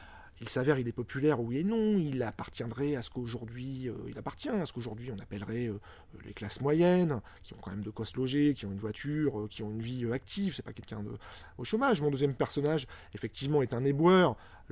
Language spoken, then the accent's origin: French; Brittany, France; Moi, je viens du fin fond de la Bretagne